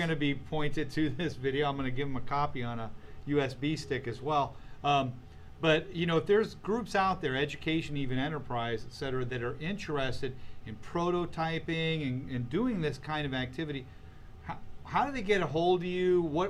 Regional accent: Nebraska, United States; But, you know, hey, I'm from Nebraska. I've never been to the ocean

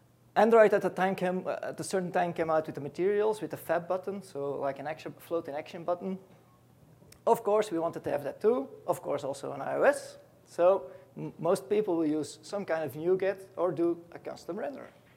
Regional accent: Belgium; I'm from Belgium. So if you like beer and chocolates, I'm the guy.

